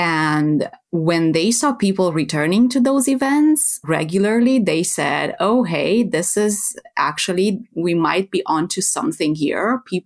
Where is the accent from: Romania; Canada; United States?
Romania; English is a second language; now in Netherlands; I live in the Netherlands. I am originally from Romania, from Eastern Europe, and been doing a bit of traveling and living around Europe for the past 10 years before settling in this beautiful country.